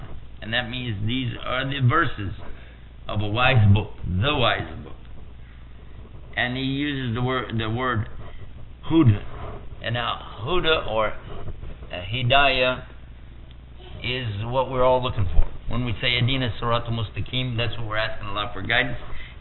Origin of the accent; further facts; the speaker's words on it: Texas, United States; now in Washington, United States; I want to go back to Washington, D.C. We don't, by the way, I'm from Texas originally. We don't have earthquakes in Texas.